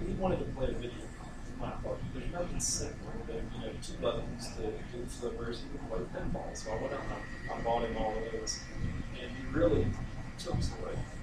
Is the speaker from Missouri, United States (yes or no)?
yes; Kansas City, Missouri, United States; I'm from Kansas City.